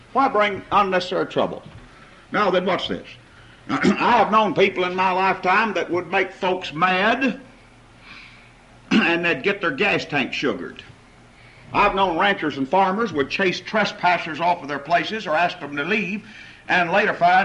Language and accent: English; Texas, United States; I grew up in the Southwest.